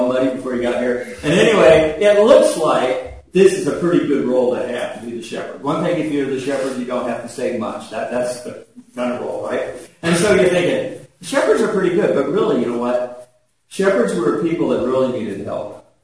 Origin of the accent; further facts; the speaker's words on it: United States; I'm an American, so I can say that, right?